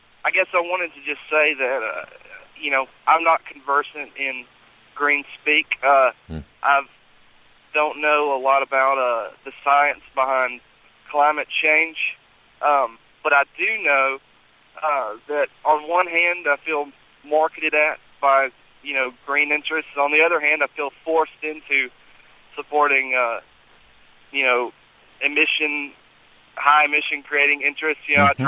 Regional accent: Birmingham, United States; I do know that I'm from Birmingham, and when mm-hmm. when I walk out outside in my city, it's just, you know, I can't breathe.

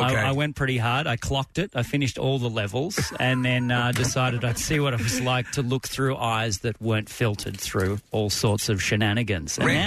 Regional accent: Melbourne, Victoria, Australia; I'm from Melbourne.

